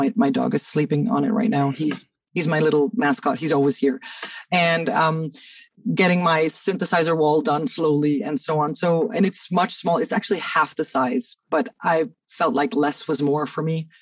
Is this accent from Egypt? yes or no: yes; Cairo, Cairo Governorate, Egypt; now in Denmark; I've always been in Denmark since I was a kid, because my mom's Danish, my dad's Egyptian. Okay. So I grew up in Cairo, but I moved here.